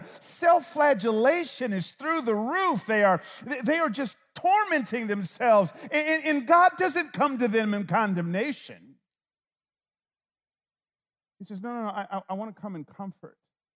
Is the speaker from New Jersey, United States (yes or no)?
no; Atlanta, Georgia, United States; I grew up in Atlanta, Georgia Bulldogs fan, man, and golly.